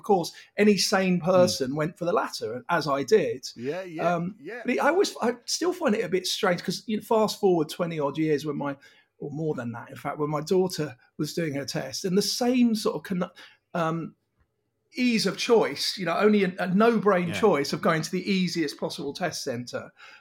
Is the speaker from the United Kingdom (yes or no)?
yes; London, United Kingdom; I mean, I'm from London